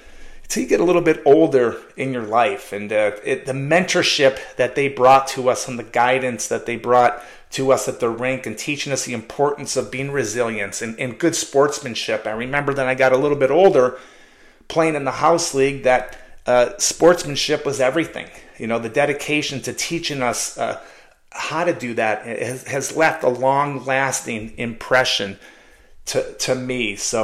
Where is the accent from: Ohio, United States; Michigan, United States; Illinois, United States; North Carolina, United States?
Michigan, United States; Oak Park; But just going back as a young kid growing up in Oak Park, Michigan, a small town just outside of Detroit, and I loved hockey, just loved playing.